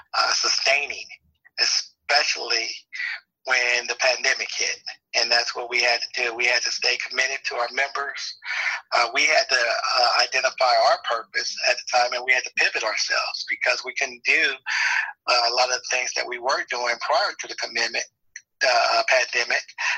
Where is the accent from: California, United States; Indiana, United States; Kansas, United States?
California, United States; Los Angeles; We all grew up in South LA. I grew up in South LA.